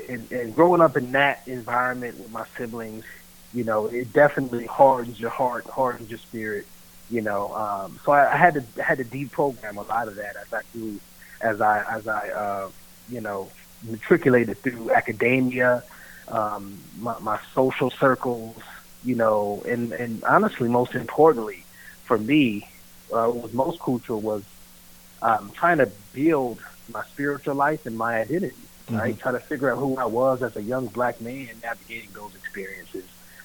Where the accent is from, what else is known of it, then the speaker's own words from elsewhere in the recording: Dayton, Ohio, United States; man. I'm just a 40-year-old man who was born and raised in Dayton, Ohio. To me, I think it's the greatest city on the planet.